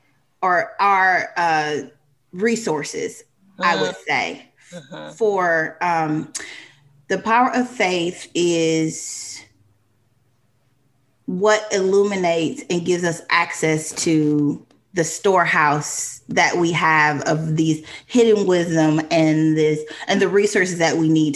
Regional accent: Wisconsin, United States; now in Mississippi, United States; But I was raised in Wisconsin. It's a little bit different there.

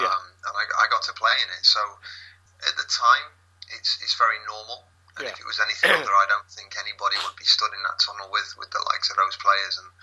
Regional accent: Scunthorpe, Yorkshire and the Humber, United Kingdom; given the fact I'm from Scunthorpe

